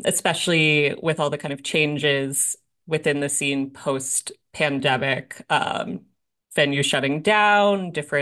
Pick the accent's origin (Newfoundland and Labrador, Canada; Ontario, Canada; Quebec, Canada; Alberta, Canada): Newfoundland and Labrador, Canada; St. John's; And I met Misha in St. John's, my hometown, when they came through with their old band.